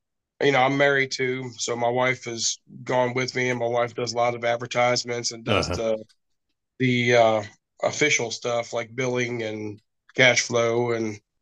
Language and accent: English; Maryland, United States; I'm from Maryland myself